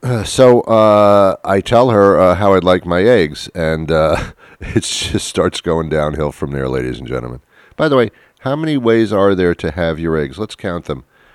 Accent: New York, United States; I'm not from this area. I'm from New York, and we didn't drop our eggs there.

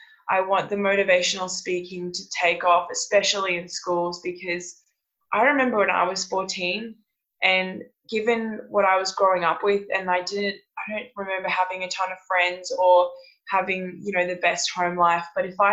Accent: Australia; that we were always going to have good athletes in Australia. You know, we saw so many good swimmers growing up on the Olympics. We're always winning medals.

